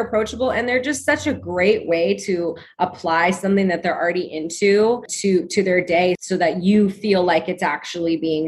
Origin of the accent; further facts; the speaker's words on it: Oregon, United States; Yes, I'm from Oregon too.